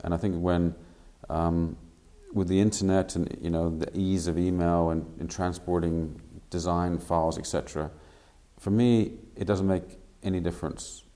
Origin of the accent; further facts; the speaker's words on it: Canada; accent: English Canadian; now in Australia; I seem to have maintained my English Canadian accent.